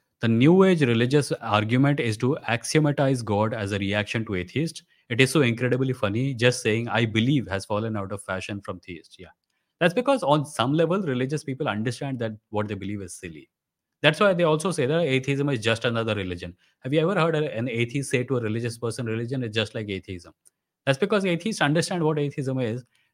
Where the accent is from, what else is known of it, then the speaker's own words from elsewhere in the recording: India; The fact that I come from India